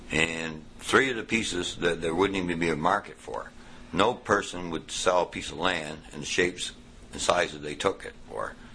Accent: Gary, New Brunswick, Canada; now in Fredericton, Canada; Now, I used to be from Gary.

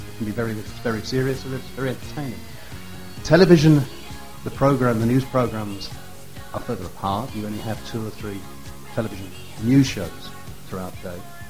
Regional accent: England, United Kingdom; I am an English journalist. I work for a radio station.

